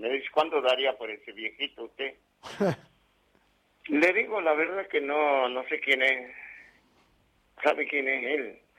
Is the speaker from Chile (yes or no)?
no; Fortín Dragones, Salta, Argentina; había tenido unos amigos en mi pueblo, en Fortín Dragones, que está dentro de la provincia de Salta, al norte de la capital salteña.